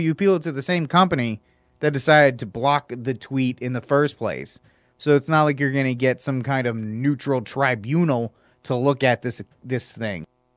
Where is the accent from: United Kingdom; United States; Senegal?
United States; Texas; Because it's just, in my opinion, as a Texan, that's just as bad.